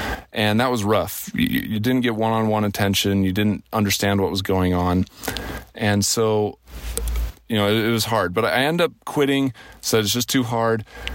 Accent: Idaho, United States; where I grew up in Teton Valley, a beautiful area, like I probably mentioned before, but we lived below a ski hill called Targhee, Grand Targhee Ski Resort.

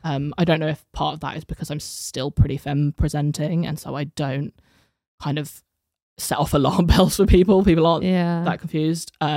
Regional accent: United Kingdom; So I'm from the UK, but my mum is Chinese Guyanese.

